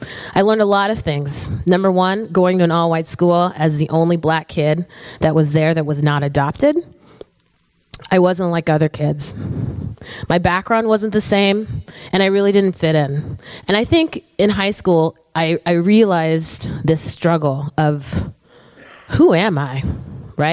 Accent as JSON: {"language": "English", "country": "Zambia", "tie": "born there", "said": "I was born in Zambia, 10 degrees south of the equator. My parents are born from a line of pastors, and so I'm a PK kid, five generations back."}